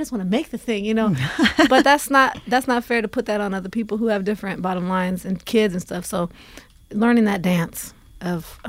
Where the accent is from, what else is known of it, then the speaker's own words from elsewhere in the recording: Oregon, United States; And usually I roll my eyes when I hear stuff like that because I'm from Oregon.